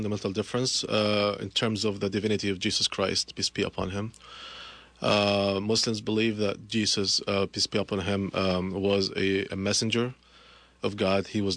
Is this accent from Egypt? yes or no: yes; Egypt; I'm from Egypt, and the neighboring country is Israel.